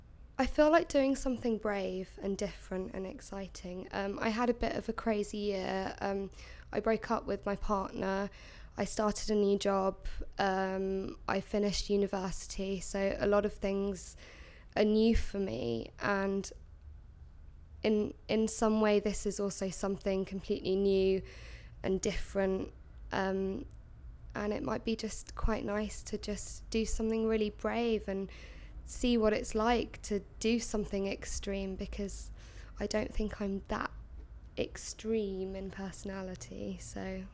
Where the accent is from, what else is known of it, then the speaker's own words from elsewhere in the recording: Twickenham, London, United Kingdom; I'm 23 and I'm from Twickenham.